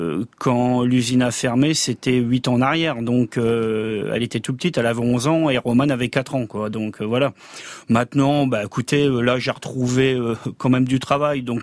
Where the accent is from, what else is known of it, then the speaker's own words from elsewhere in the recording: Hirson, Hauts-de-France, France; Je suis originaire d'Hirson dans l'Aisne et je suis venu dans l'Oise à cause du manque de travail dans l'Aisne